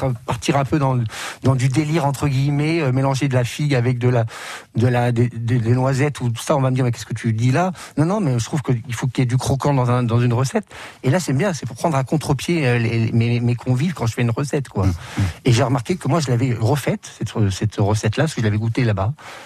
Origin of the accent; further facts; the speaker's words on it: Grand Est, France; Chez nous, en Champagne-Ardenne, je sais pas